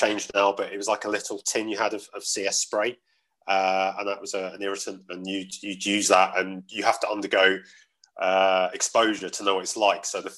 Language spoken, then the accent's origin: English; London, United Kingdom; And I've come from, I grew up in South London, and I came from a very diverse community. My dad's South American